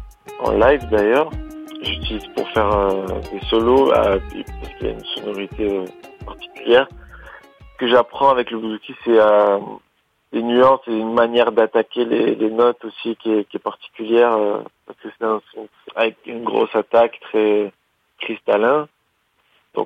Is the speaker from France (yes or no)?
yes; Marseille, Provence-Alpes-Côte d'Azur, France; enfin moi je viens de Marseille aussi